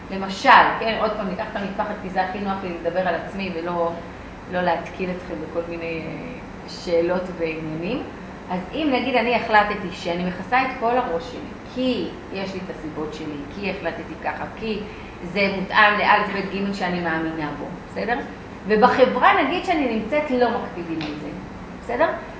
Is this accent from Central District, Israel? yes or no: yes; Ra'anana, Central District, Israel; אני זוכרת, גדלתי ברעננה